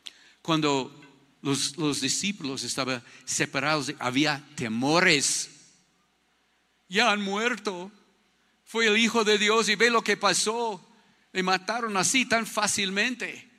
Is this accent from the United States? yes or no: no; Ecuador; Parece nosotros como típicos ecuatorianos.